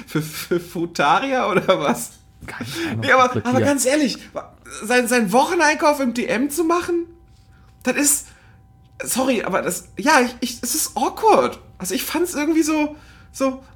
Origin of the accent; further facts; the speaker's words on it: Northern Germany, Germany; Bei uns im Norden hieß das übrigens Budnikowski immer.